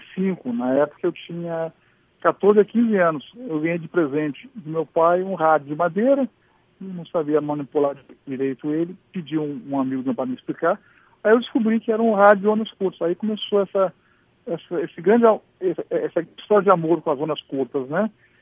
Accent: Rio Grande do Sul, Brazil; Eu sou gaúcho também.

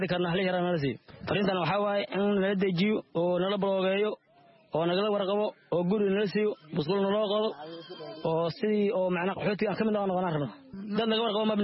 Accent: Saakow, Middle Juba, Somalia; oon ku noolahay alxamdulilaahi dhagaxley dadkii cusub oo gadaalka imaadaan ahay waxaan ka soo barakacay degmada Saakow xasoon iyo shan bilood meel aan deganahay

